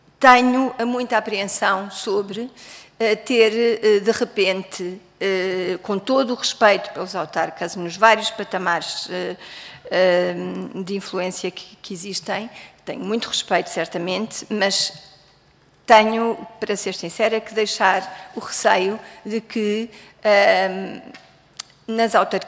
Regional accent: Lisbon, Portugal; Eu sou de Lisboa, sou a única representante aqui de Lisboa

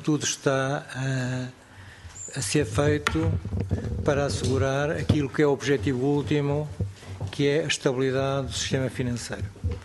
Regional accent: Norte, Portugal; Eu gostaria de dizer que no Norte, eu sou do Norte

